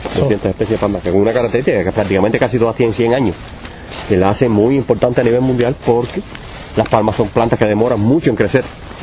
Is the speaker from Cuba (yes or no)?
yes; Cuba; Yo nací en el Escambray y desde muy pequeñito ya, o sea, cuando era jovencito ya comencé a buscar plantas